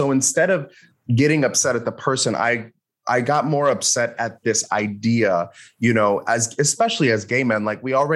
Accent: Miami, Florida, United States; I grew up kind of all around the world. No, my parents were in the army. My parents were in the army, so we lived in a bunch of different states.

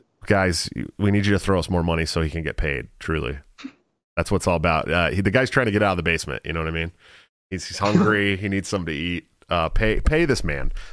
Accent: West Coast, United States; I live in a place where they're still arresting people for simple possession here. You know, and I come from the West Coast

